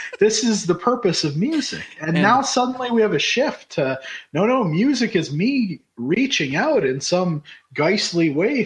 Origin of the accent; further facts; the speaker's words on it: Canada; and I'm Canadian